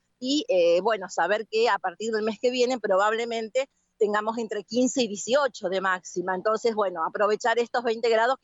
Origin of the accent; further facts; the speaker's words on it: Villa Gobernador Gálvez, Santa Fe, Argentina; Yo soy del sur de Rosario, soy de Villa Gobernador Gálvez.